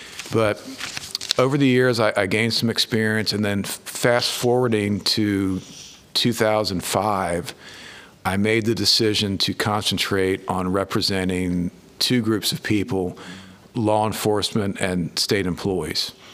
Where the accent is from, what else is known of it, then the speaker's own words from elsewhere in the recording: North Carolina, United States; So I grew up in Wake County between Raleigh and Wake Forest.